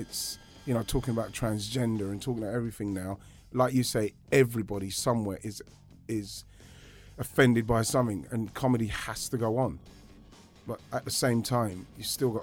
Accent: Brockley, London, United Kingdom; We grew up together. We grew up in Broccoli, Southeast London.

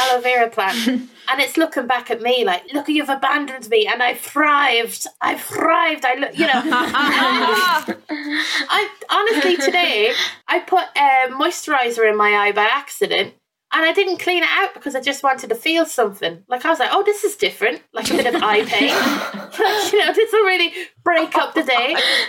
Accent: Ireland; now in England, United Kingdom; because I moved from Ireland to England, I left a lot of my stuff here.

